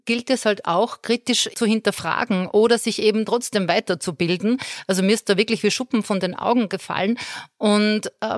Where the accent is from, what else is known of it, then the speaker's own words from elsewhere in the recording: Austria; passt schon, wie man bei uns in Österreich sagt.